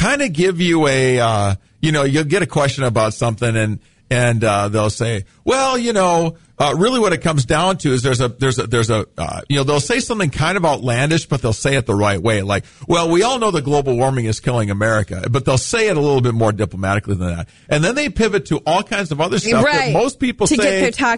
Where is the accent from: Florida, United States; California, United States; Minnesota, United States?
Minnesota, United States; Mankato; I grew up in Mankato and I was a teacher there and I'm a small town guy.